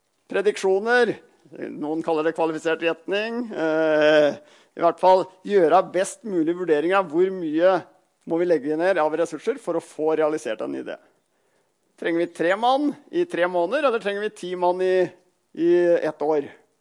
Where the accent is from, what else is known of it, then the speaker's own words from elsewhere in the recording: Gaupen, Innlandet, Norway; now in Hamar, Norway; Jeg bor I øyeblikket på Hamar, derfor vikingskipet her. Men jeg kommer fra Gaupen.